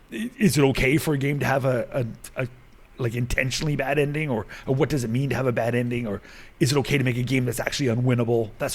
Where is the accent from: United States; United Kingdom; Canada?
Canada; As a Canadian, there is no option there.